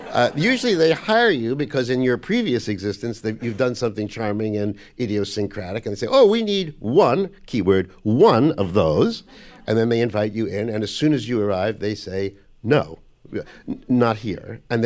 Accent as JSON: {"language": "English", "town": "Manhattan", "region": "New York", "country": "United States", "tie": "born or raised there", "said": "Here. In Manhattan."}